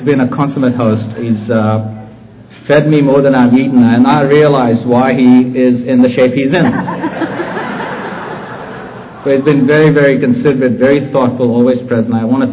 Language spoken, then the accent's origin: English; Mumbai, Maharashtra, India; moved away as an adult; I grew up in Bombay, India. I left the shores of Bombay at the age of 22